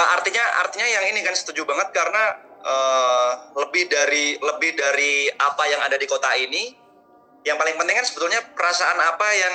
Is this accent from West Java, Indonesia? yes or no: no; Salatiga, Central Java, Indonesia; aku suka Salatiga, aku orang Salatiga dan bangga